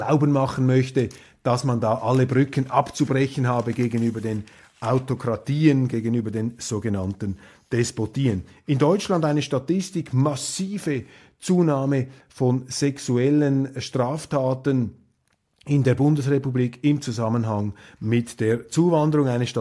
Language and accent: German; Switzerland; natürlich als Schweizer argumentiere ich da von weit außen